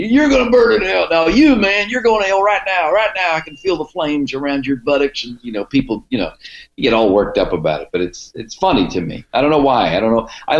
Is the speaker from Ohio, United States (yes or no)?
yes; Cleveland, Ohio, United States; I grew up in Cleveland with dudes like that that I knew for years, and I just love that voice.